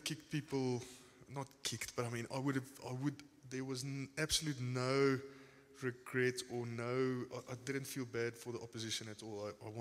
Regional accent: South Africa; because as a South African, you're thinking they're here

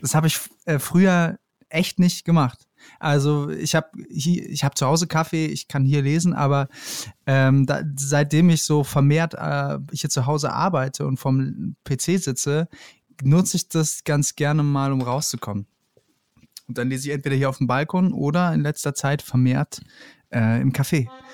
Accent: Heidelberg, Baden-Württemberg, Germany; ich war in Heidelberg und das ist ja meine Heimatstadt.

